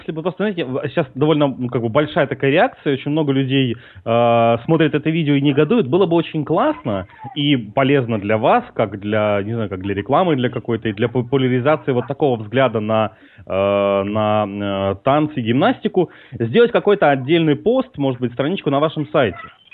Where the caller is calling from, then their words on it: Russia; Да, я из России, но, тем не менее, я вот вам звоню